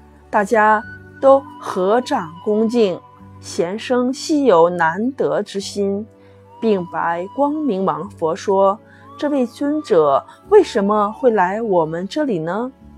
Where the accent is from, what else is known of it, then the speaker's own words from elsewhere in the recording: Xi'an, Shaanxi, China; 我是来自于西安的